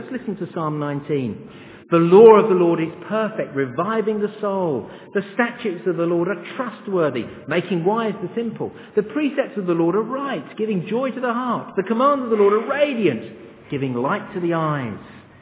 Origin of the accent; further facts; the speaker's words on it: England, United Kingdom; You see, me, I'm being an Englishman